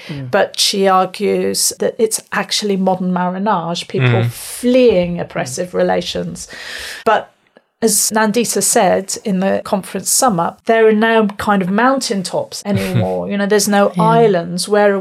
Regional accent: Canada; I'm from Canada.

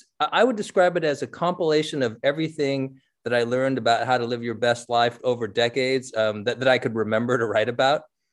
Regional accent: San Francisco, California, United States; I grew up in San Francisco reading The Chronicle.

